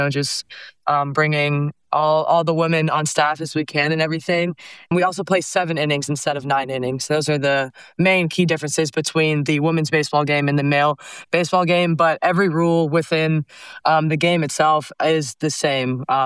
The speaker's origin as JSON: {"language": "English", "town": "Atlanta", "region": "Georgia", "country": "United States", "tie": "born or raised there"}